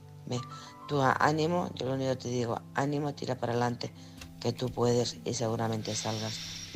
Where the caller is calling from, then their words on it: Alcorcón, Community of Madrid, Spain; de Alcorcón.